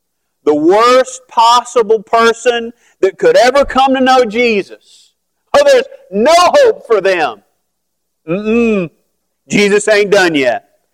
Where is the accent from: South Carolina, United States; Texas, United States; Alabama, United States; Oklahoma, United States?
Oklahoma, United States; I go, I'm from Oklahoma. Okay, already insane right there, okay?